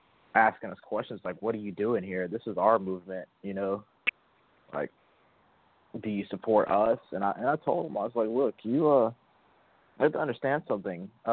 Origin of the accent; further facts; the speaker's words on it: Texas, United States; I'm from the South. I'm from Texas.